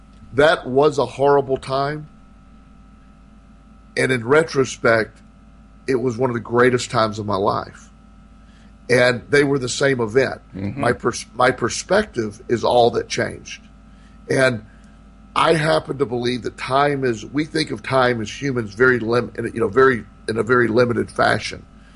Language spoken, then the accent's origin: English; Florida, United States; born there; He was born in South Carolina. I was born in Florida.